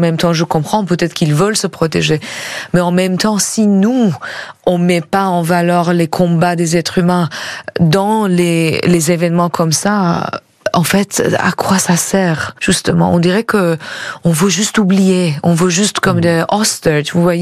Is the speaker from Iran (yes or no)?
yes; Iran; Vous voyez, quand on vient d'Iran, les gens ont envie de savoir et nous on est obligés d'expliquer.